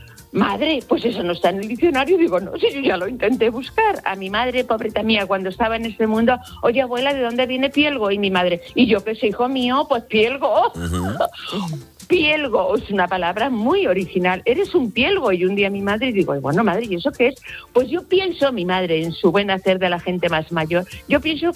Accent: Castilla-La Mancha, Spain; yo soy de La Mancha, del centro de La Mancha. Y en mi pueblo hay una expresión que es, eres un pielgo.

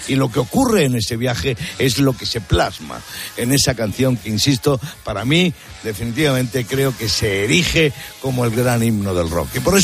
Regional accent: Talavera de la Reina, Castilla-La Mancha, Spain; En el año 79 yo estaba en mi pueblo, en Talavera de la Reina

